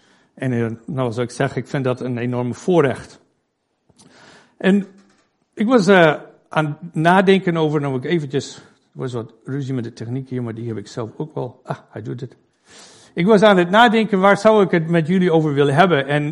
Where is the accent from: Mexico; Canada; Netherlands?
Canada; Ik ben kwart Fries. Ik ben in Canada geboren en opgegroeid.